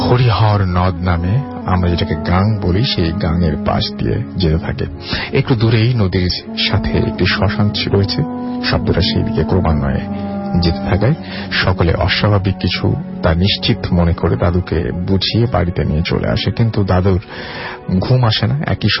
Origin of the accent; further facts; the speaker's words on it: Monirampur, Khulna Division, Bangladesh; আমার গ্রামের বাড়ি যশোর জেলার মণিরামপুর থানায়।